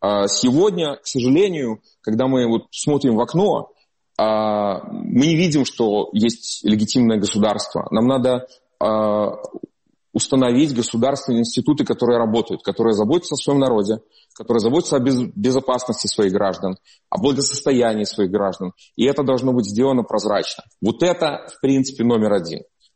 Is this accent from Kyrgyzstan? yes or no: no; Belarus; На самом деле мы, белорусы, мы можем контролировать то, что можем контролировать.